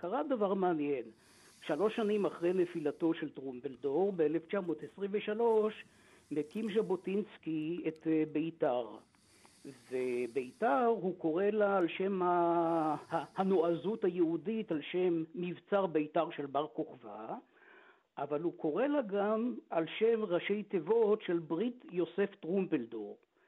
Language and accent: Hebrew; Nahalal, Northern District, Israel; אני גדלתי בנהלל, ובבית הספר היסודי